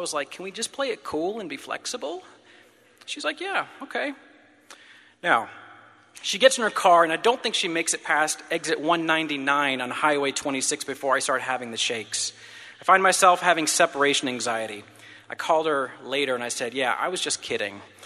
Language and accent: English; Lilburn, Georgia, United States; Growing up in Lilburn, Georgia, I didn't spend any time with people who didn't look like me because there weren't any.